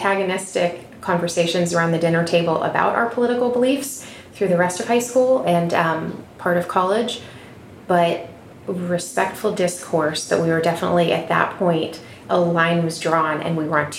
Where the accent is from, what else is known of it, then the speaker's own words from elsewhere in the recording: California, United States; And we grew up in Orange County, you know, suburbs, and it was a really fun time to be a kid in the 80s